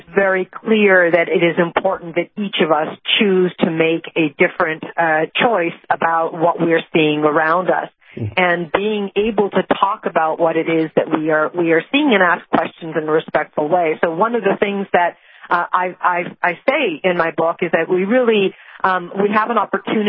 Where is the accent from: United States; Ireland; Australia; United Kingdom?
United States; Massachusetts; I grew up outside of Boston, and I have many friends who tell me stories of their relatives who had to deal with the time in the Boston area